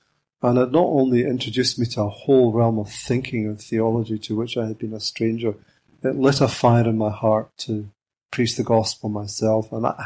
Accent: Ayr, Scotland, United Kingdom; I was working, as I had done before in previous years, in a factory bakery in my hometown of Ayr

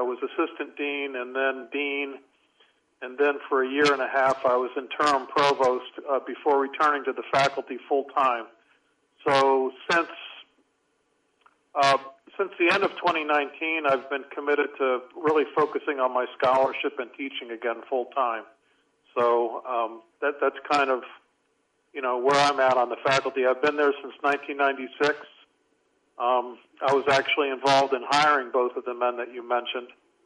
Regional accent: Washington, District of Columbia, United States; Oddly enough, I'm from Washington, D.C. area

